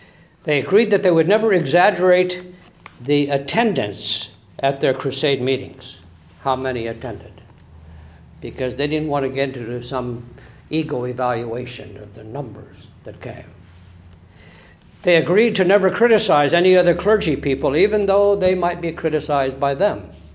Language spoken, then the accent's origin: English; Turlock, California, United States; And of course, we all know where Turlock is, my hometown.